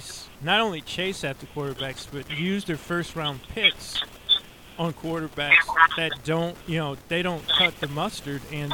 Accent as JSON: {"language": "English", "town": "St. Louis", "region": "Missouri", "country": "United States", "tie": "born or raised there", "said": "Well, before we wrap up here, Kevin, I was born and raised in St. Louis, and I noticed that you go there a lot for comedy."}